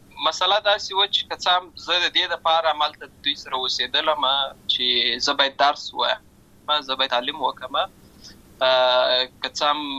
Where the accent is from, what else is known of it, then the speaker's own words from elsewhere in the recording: Lashkar Gah, Helmand, Afghanistan; زه په اصل کې د اورزګان ولایت یم، اما زه په هلمند ولایت لشکرګاه کې پیدا شوی یم، اما د لوی سوی یم، املته مې ښوونځی لسته ده، املته مې ټول ژوند مې له هماغه ځای څخه پیل شوی دی، خو په اصل کې زه د اورزګان ولایت څخه.